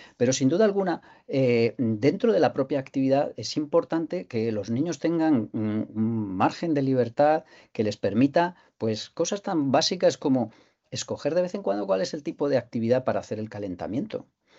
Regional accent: Santa Cruz de Tenerife, Canary Islands, Spain; me acordaba de cuando yo era niño. Yo me crié en Santa Cruz de Tenerife.

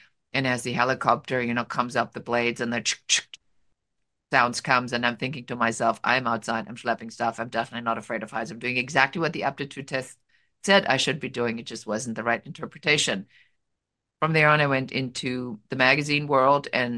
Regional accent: Germany; moved away as an adult; Yeah, so my origin story begins in Germany. I'm a first generation immigrant, so I grew up and lived in Germany and started my career in Germany.

